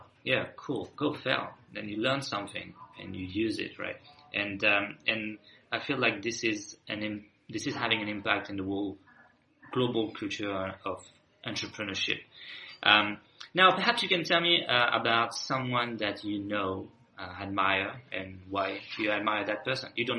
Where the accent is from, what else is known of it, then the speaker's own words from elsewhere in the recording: France; English is a second language; I grew up in France